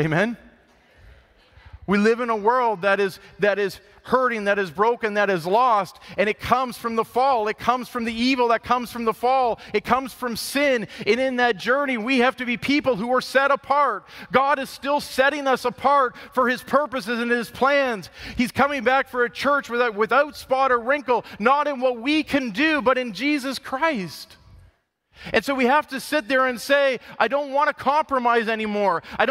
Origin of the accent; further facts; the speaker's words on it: Windsor, Ontario, Canada; Growing up in the city, growing up in Windsor, I used to have those times